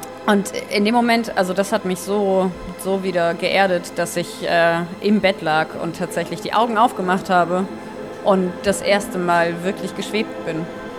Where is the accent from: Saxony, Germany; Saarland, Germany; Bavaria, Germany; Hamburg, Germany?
Hamburg, Germany; Also ich bin groß geworden in St. Pauli und also ne, so Schanze.